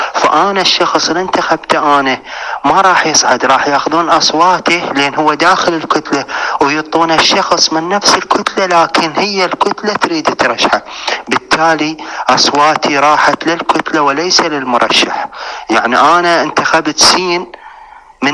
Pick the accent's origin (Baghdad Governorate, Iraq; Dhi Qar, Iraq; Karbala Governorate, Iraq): Dhi Qar, Iraq; Nasiriyah; كوني مواطن عراقي جنوبي من محافظة الناصرية جنوب العراق